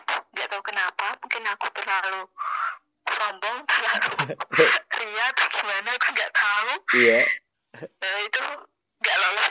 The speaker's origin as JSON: {"language": "Indonesian", "town": "Pati", "region": "Central Java", "country": "Indonesia", "said": "lebih banyak butuhkan di daerah asal aku, di Pati kayak gitu"}